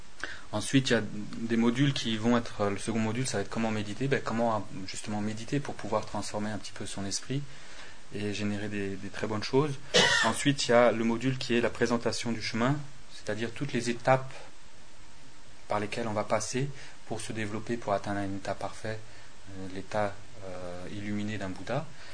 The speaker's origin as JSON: {"language": "French", "town": "Paris", "region": "Île-de-France", "country": "France", "tie": "born or raised there", "said": "Je suis d'origine française, j'ai grandi à Paris"}